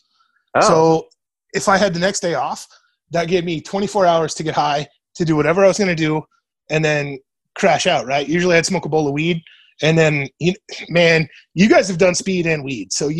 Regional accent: Grand Island, Nebraska, United States; also born or lived in Lincoln / Fremont; I grew up in Grand Island where I live now. I lived here till I was 21.

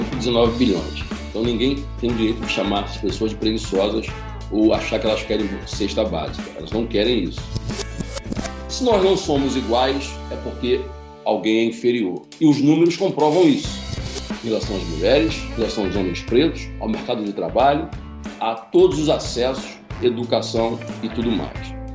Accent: Nilópolis, Rio de Janeiro, Brazil; Tenho 58 anos de idade. Eu sou do Rio de Janeiro, nasci na Baixada Fluminense, nasci numa favela chamada Cabral. Cabral fica numa cidade chamada Nilópolis.

